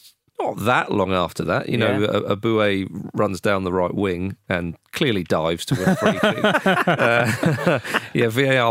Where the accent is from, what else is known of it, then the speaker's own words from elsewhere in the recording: England, United Kingdom; It sort of almost like haunts me as a kind of not neutral, as an Englishman watching it.